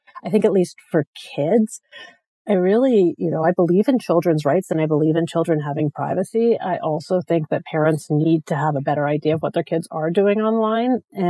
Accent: Canada; So I grew up in Canada.

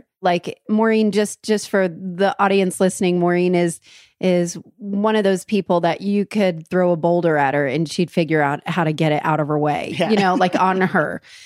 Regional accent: New Jersey, United States; And it's very okay. I'm from New Jersey.

